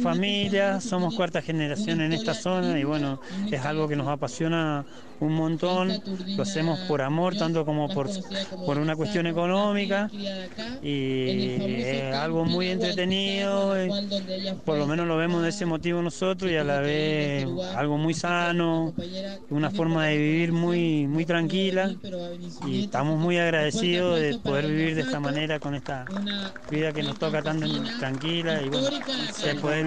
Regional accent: Luján, Buenos Aires Province, Argentina; somos nativos de Luján, pero que nos dedicamos a esto hace 15 años. Lo traemos de herencia de nuestra familia, somos cuarta generación en esta zona

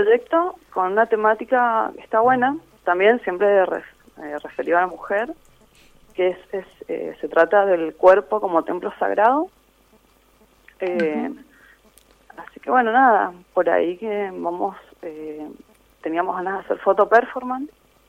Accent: Godoy Cruz, Mendoza, Argentina; la mayoría somos de Godoy Cruz

